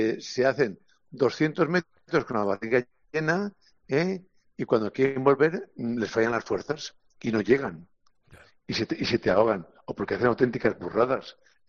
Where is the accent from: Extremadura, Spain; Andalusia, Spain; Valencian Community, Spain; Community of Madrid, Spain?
Valencian Community, Spain; Valencia; Yo soy de una zona, soy de Valencia, con lo cual te hablo de la paella.